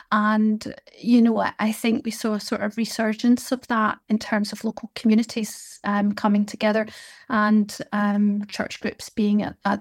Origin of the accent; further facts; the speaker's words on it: East Kilbride, Scotland, United Kingdom; also born or lived in Glasgow; we moved from Glasgow to East Kilbride, which is in my constituency, when I was a baby. And so we moved from a tenement house to, you know, somewhere that had parks nearby, good opportunities in terms of schooling, and a really thriving town centre